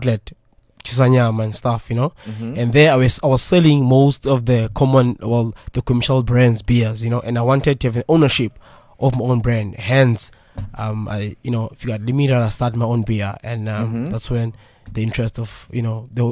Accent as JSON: {"language": "English", "town": "Tembisa", "region": "Gauteng", "country": "South Africa", "said": "I'm from Tembisa."}